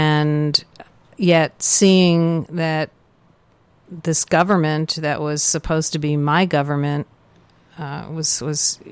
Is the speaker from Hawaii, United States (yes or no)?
no; Brooklyn, New York, United States; I grew up in Brooklyn, New York.